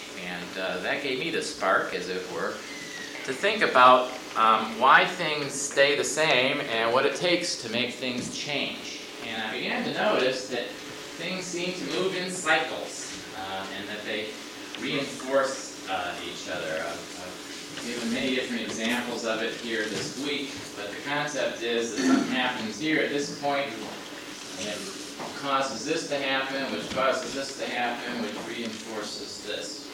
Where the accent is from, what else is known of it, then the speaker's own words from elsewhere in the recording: Chicago, Illinois, United States; I was born and raised in Chicago, and I worked in some of the toughest neighborhoods in Chicago.